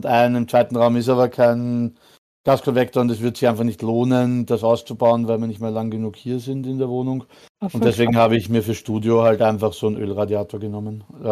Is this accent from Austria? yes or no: yes; Austria; aber die Anbieter bei uns in Österreich geben es nicht so gut an die Endverbraucher weiter noch nicht.